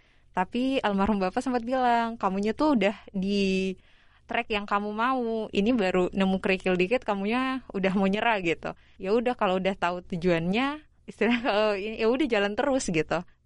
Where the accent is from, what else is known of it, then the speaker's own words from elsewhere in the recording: Southeast Sulawesi, Indonesia; also born or lived in Sidrap; Dari SD tuh di Sidrap sempat Sulawesi Selatan sampai kelas 2. Lalu pindah karena orang tua juga pindah ke Sulawesi Tenggara sampai lulus SMA. Jadi aku sekolah di SMA 1 Kolono.